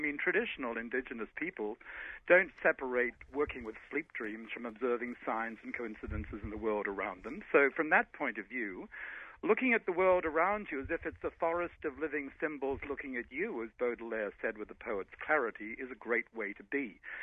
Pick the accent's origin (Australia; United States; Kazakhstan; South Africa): Australia; born there; As you can hear, I come from somewhere else. I was born in Australia